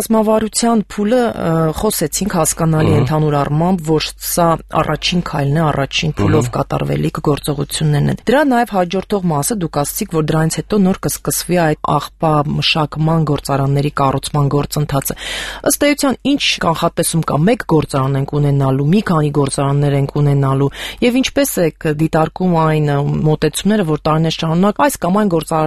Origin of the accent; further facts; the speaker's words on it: Armenia; Որպես հայաստանցի եմ ասում, որպես քաղաք։